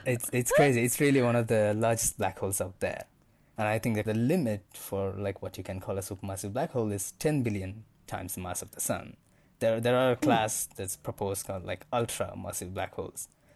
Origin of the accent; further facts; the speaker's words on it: India; moved away as an adult; now in Cape Town, South Africa; I am originally from India.